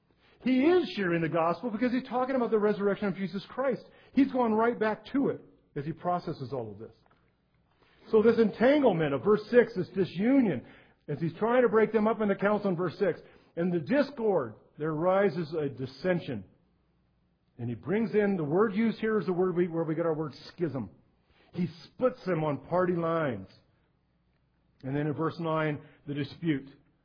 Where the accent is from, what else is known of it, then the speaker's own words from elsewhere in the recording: La Pine, Oregon, United States; I was raised in Lapine. My heritage is Lapine. I went to Lapine High School